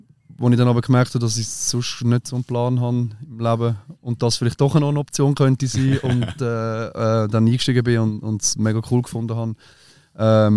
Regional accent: Unterlunkhofen, Aargau, Switzerland; ich habe 20 Jahre im Aargau gewohnt, gell? Okay, ich bin in Unterlunkhofen aufgewachsen, ich bin in Bremgarten in die Schule

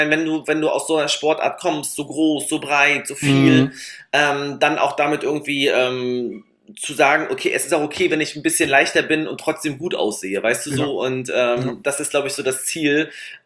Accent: East Germany, Germany; ich komme halt so klassisch aus dem Osten, ne?

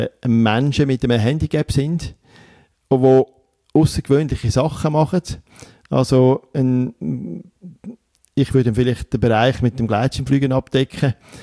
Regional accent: Switzerland; Also bei uns in der Schweiz ist es am anstrengendsten zum Fahren mit dem Rollstuhl

